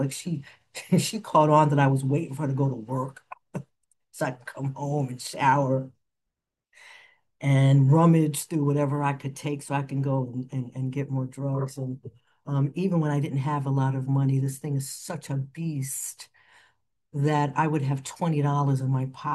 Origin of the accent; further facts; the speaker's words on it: New York City, New York, United States; I'm from New York City and we did a lot of partying.